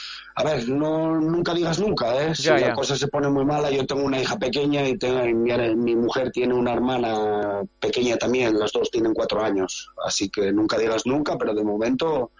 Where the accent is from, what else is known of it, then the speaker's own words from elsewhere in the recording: La Felguera, Asturias, Spain; De la cuenca, …, de la Felguera.